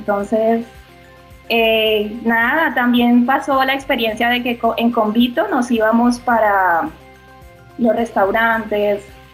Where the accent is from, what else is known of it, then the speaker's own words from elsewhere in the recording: Colombia; Yo extrañaba mucho... yo en Colombia me vine pues con una relación inconclusa